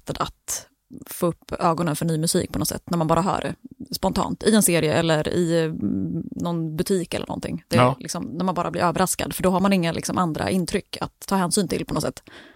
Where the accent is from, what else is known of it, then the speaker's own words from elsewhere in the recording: Örebro, Örebro County, Sweden; Jag är från Örebro, så att det är lite rivalstaden här.